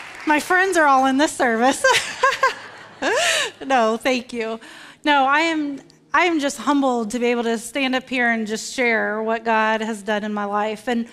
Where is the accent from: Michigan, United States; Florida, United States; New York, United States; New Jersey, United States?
Florida, United States; I am from Florida. I moved there when I was 2.